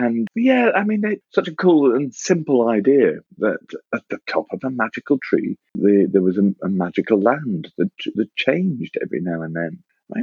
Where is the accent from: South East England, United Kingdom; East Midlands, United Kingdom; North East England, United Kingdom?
North East England, United Kingdom; Cullercoats; That's right, in the lovely northeast of England, yeah.